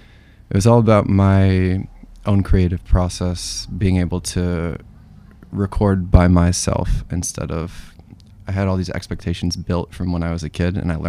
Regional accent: Syracuse, New York, United States; I'm a songwriter from Syracuse, New York, and I've been writing since I was about 11. And I'm 26 now

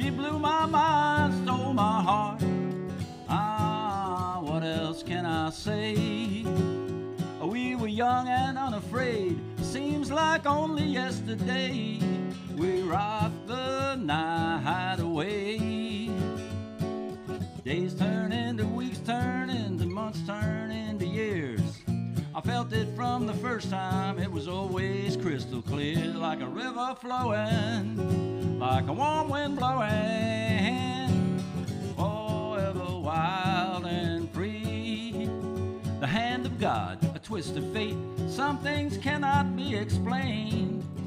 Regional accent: Poughquag, New York, United States; Hey, I'm out of Lower Dutchess in Poquag, New York.

